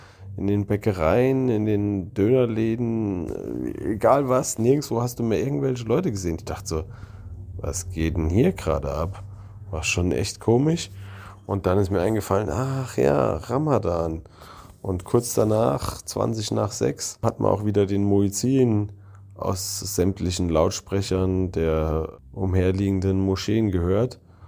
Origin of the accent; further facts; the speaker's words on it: Germany; wie ich als Deutscher die Türkei sehe